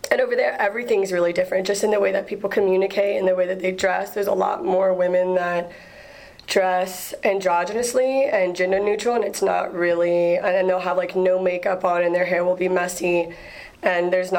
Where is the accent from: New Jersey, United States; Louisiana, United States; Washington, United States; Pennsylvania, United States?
Louisiana, United States; Lafayette; I didn't get that type of diversity as I had whenever I was growing up in Lafayette.